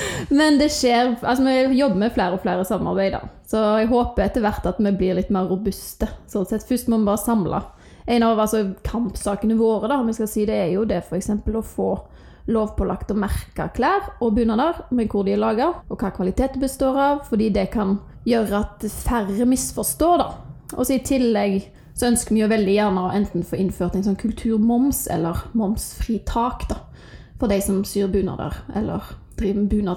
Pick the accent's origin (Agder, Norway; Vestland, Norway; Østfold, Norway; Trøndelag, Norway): Vestland, Norway; Sveio; accent: Sunnhordaland; Jeg er yngst av 4 søstre. Alle har Sunnhordaland, der som jeg kommer fra da, som er Svejo. Men jeg har en far som kommer fra Haugesund, mor fra Østlandet, rundt omkring på Østlandet.